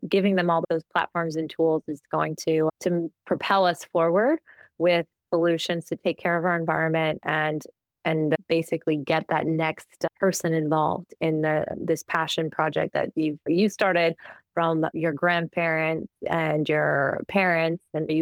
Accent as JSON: {"language": "English", "region": "Midwest", "country": "United States", "tie": "born or raised there", "said": "I did see the ocean my first time when I grew up in the Midwest."}